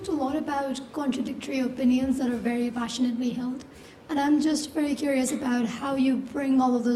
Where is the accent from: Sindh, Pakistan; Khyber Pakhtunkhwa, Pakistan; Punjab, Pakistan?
Sindh, Pakistan; Karachi; You mentioned the mayor of Karachi, and I'm from Karachi, so which mayor were you talking about?